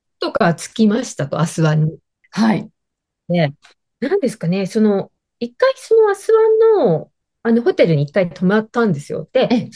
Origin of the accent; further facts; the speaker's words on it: Akita, Japan; 私、秋田ですけど、秋田から。